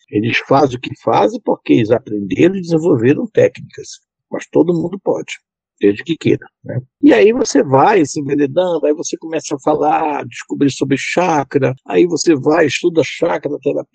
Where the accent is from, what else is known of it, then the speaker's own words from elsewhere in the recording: Belém, Pará, Brazil; born there; now in São Paulo, Brazil; Eu moro em São Paulo, mas eu sou nascido em Belém do Pará. E eu, durante 11 anos, eu frequentei a União Espírita Paraense, onde eu estudei o espiritismo de Allan Kardec